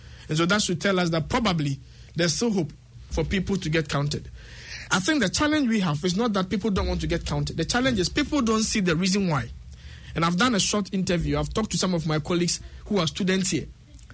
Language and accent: English; Ghana; English is a second language; now in New Zealand; My English is not great because I'm Ghanaian, I'm not a New Zealander.